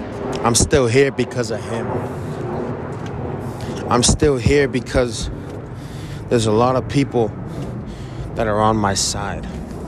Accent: Boston, Massachusetts, United States; I come from South Boston, Massachusetts. One hell of a town. I know a lot of people out here. I grew up with a lot of people

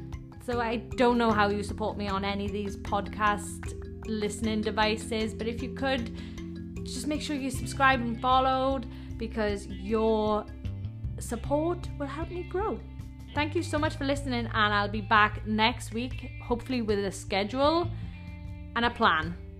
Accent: Wales, United Kingdom; I am from Wales in the UK, South Wales.

